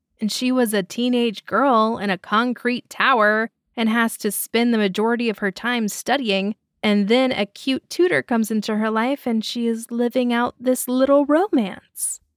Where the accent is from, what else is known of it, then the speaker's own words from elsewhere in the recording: United States; As an American, I hear you loud and clear.